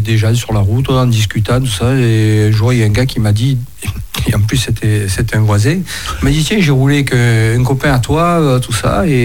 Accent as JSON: {"language": "French", "town": "Saint-Saturnin", "country": "France", "said": "je ne viens pas de Louis, je viens de Saint-Saturnin."}